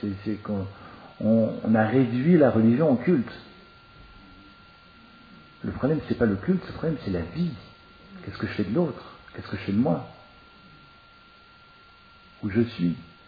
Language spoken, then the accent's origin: French; Strasbourg, Grand Est, France; quand je suis à Strasbourg, ma ville natale, je me promène dans les villages alsaciens autour.